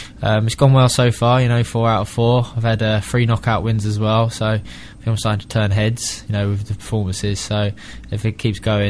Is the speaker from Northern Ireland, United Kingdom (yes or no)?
no; London, United Kingdom; I'm a local boy, and you know, I grew up in Hammersmith and Fulham.